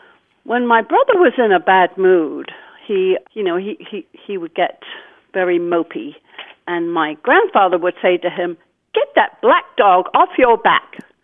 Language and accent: English; England, United Kingdom; now in Virginia Beach, United States; I grew up in England